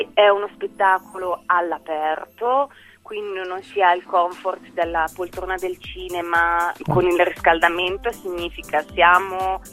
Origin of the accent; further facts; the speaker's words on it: Ticino, Switzerland; moved away as an adult; also born or lived in Germany / German-speaking Switzerland; Io sono cresciuta nel Malcantone, che ho lasciato alle spalle per proseguire un percorso di danza a nord delle Alpi, in Germania e in Svizzera tedesca. E qualche anno fa sono ritornata più spesso in Ticino, nel Malcantone, dove tuttora abitano i miei parenti, mia mamma